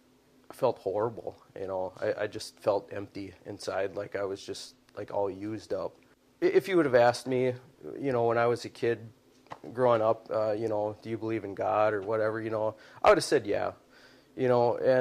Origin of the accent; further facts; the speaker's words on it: Little Falls, Minnesota, United States; When I got out of the Air Force, I moved back to my hometown, Little Falls.